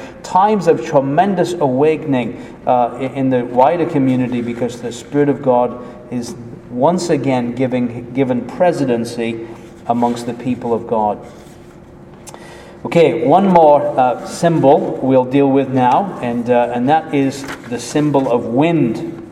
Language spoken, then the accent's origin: English; England, United Kingdom; So when we were living in Florida, we just moved there and being growing up in England